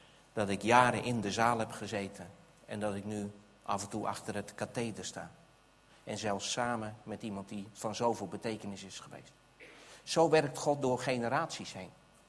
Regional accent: South Holland, Netherlands; ik kom uit de Alblasserwaard, als u weet waar dat ligt. Een deel van de Bijbelbelt en wij hebben echt een harde A.

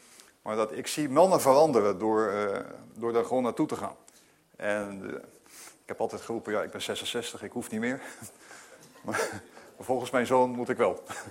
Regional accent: Groningen, Netherlands; Ik kom namelijk helemaal uit Groningen, voor de mensen die me niet kennen. Ik ben voorganger van de Vrije Baptistengemeente in de stad Groningen.

